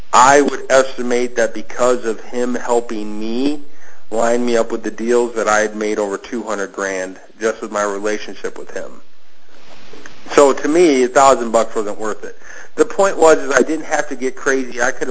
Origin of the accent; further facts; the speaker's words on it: Detroit, Michigan, United States; You know, guys, I'm from Detroit. Lions suck.